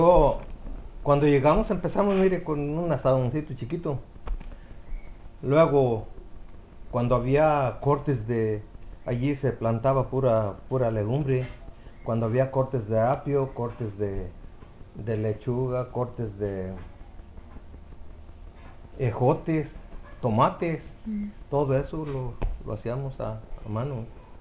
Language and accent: Spanish; Silao, Guanajuato, Mexico; Yo soy de Silao, Guanajuato, y donde nos contratamos fue en Irapuato, Guanajuato. Está a 45 minutos, yo creo, de mi pueblo allí a Irapuato.